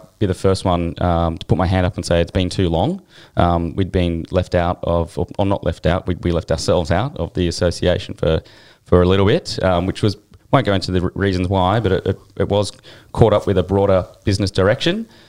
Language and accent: English; New South Wales, Australia; now in Western Australia; I am from Western Sydney, which is probably why my affinity for VB is so strong, the VB heartland. I'm pleased to say that I've been well adopted into the WA lifestyle